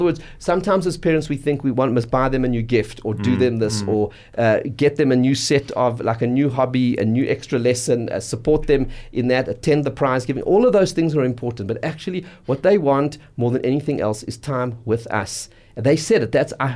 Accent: South Africa; And I think what makes us as a South African Jewish community the greatest community in the world is the strong sense of community built around our shuls.

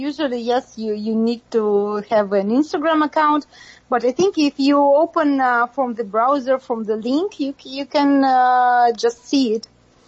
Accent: Moscow, Russia; English is a second language; moved away as an adult; now in Israel; Originally, I'm from Moscow. The first time I visited Israel, I was, I think, 19 years old. So after it, I had 10 years break, but I fell in love with the country. And in 2017, I returned in August.

